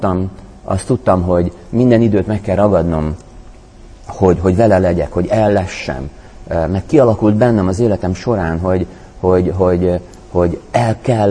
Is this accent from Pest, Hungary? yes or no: no; Szeged, Csongrád-Csanád, Hungary; én szegedi vagyok